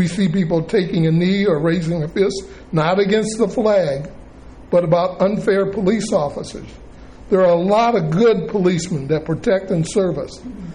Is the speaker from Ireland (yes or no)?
no; the South, United States; born there; I was born in the South where they had drinking fountains, one for white and one for colored.